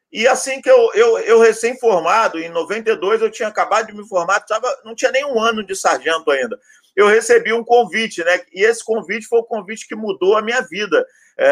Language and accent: Portuguese; Rio de Janeiro, Brazil; Veja bem, eu sou aqui do Rio de Janeiro, né? Como boa parte das pessoas, eu sou de uma família assim muito pobre, né?